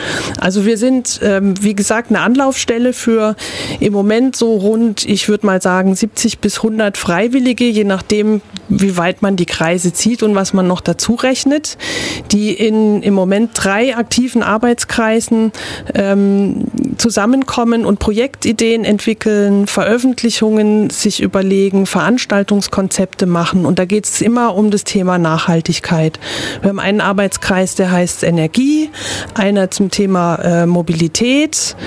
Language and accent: German; Baden-Württemberg, Germany; moved away as an adult; now in Ulm, Germany; Also ich bin vor inzwischen fast 20 Jahren zugezogen aus beruflichen Gründen. Ich komme eigentlich aus der Gegend von Heidelberg.